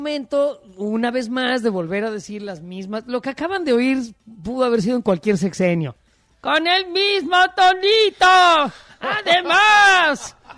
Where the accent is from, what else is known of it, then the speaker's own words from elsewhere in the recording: Mexico; A mí eso, la verdad, perdón, pero como mexicano me vale un comino.